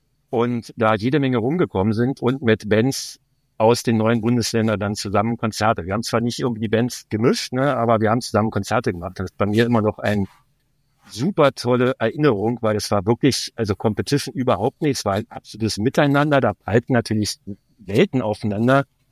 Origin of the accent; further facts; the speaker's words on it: Berlin, Germany; Ich bin in West-Berlin groß geworden